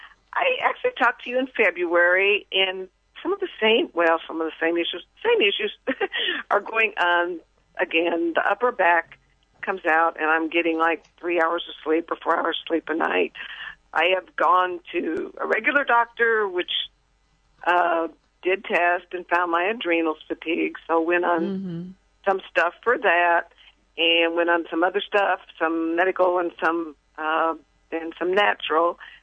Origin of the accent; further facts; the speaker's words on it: Quincy, United States; I know moving back to my hometown, Quincy, because my husband got transferred here about 9 years ago